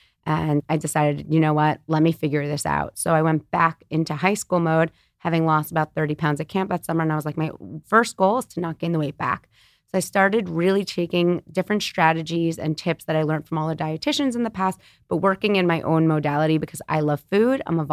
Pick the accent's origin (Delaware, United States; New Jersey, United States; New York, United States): New York, United States; New York City; But I'm born and raised in New York City on the Upper West Side.